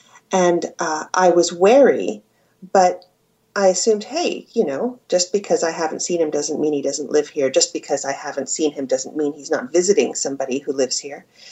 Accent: United States; now in Cambridge, United Kingdom; I'm an American writer living in Cambridge, England. I've lived here for 10 years.

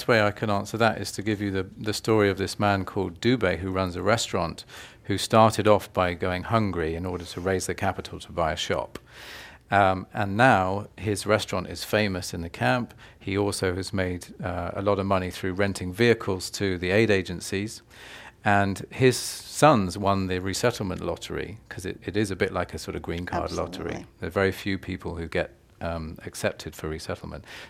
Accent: England, United Kingdom; when I go to foreign countries and I say I'm from England, oh, I have a friend in London.

